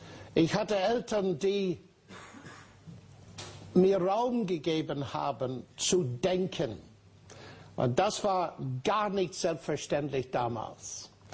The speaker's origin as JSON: {"language": "German", "region": "Northern Ireland", "country": "United Kingdom", "tie": "born or raised there", "second_language": "German", "said": "Ich bin gebürtige Ire aus Nordirland. Und als ich vor vielen Jahren nach Cambridge kam, um Mathematik zu studieren"}